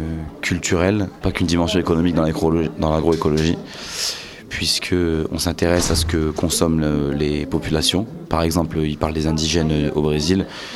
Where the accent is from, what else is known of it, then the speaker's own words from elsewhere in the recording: Douai, Hauts-de-France, France; Je suis de Douai